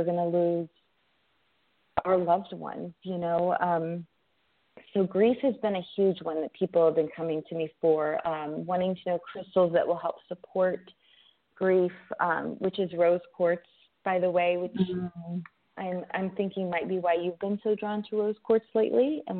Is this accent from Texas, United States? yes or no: no; Indianapolis, Indiana, United States; now in Las Vegas, United States; Oh, and a place in my hometown, Indianapolis, Indiana, too.